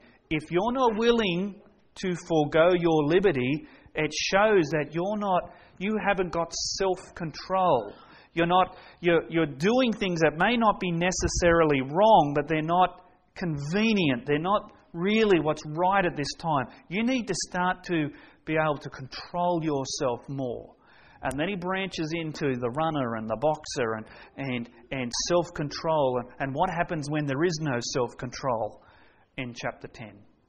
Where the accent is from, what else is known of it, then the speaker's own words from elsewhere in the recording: Australia; All right, I'm an Aussie. I'm allowed to live like an Aussie.